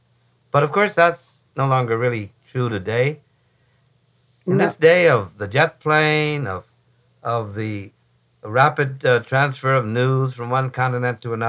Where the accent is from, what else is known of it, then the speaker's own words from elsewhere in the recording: Lawrence, Kansas, United States; also born or lived in Chicago; You know, I grew up in Kansas. In Lawrence and Kansas City, and then later Chicago.